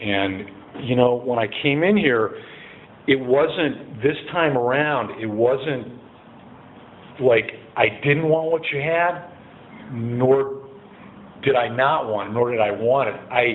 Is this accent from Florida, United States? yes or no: no; Cleveland, Ohio, United States; also born or lived in Aberdeen Proving Ground / Los Angeles; I was in Los Angeles for 30 years. I did some growing up in Cleveland, Ohio. I was born at the Aberdeen Proving Grounds.